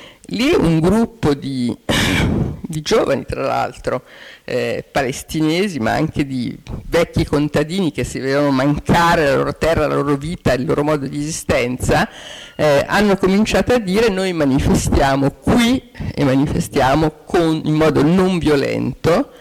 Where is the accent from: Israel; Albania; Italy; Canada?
Israel; io amo il mio paese, sono israeliano e so di esserlo